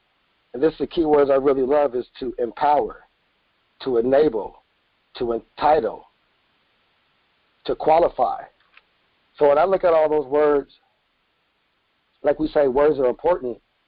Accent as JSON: {"language": "English", "town": "Tacoma", "region": "Washington", "country": "United States", "lives_now": "Portland, United States", "said": "I'm from Tacoma, Washington, and I heard that you was also staying in Seattle, Gus, so I also know that area. But I stay in Portland, Oregon"}